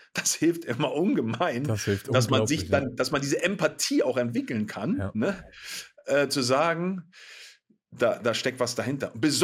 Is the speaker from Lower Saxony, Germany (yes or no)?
yes; Pattensen, Lower Saxony, Germany; also born or lived in Hannover; Also Pattensen, ich bin in Hannover geboren, in Pattensen aufgewachsen, 10.000 Seelendorf ungefähr, halbe Stunde von Hannover entfernt.